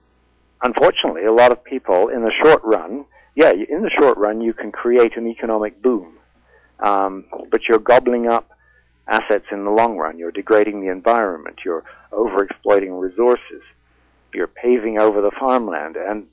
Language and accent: English; Canada; I'm speaking as a Canadian.